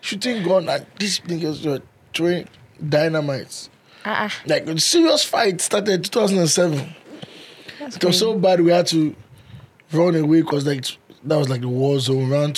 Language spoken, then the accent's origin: English; Port Harcourt, Rivers, Nigeria; also born or lived in Okrika; So, born in River State, Okrika. I'm from Okrika. And grew up in Port Harcourt.